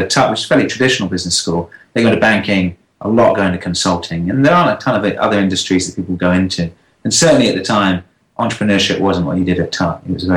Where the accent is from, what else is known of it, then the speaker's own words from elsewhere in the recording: United Kingdom; a new country, and one that I'm not from, I'm British.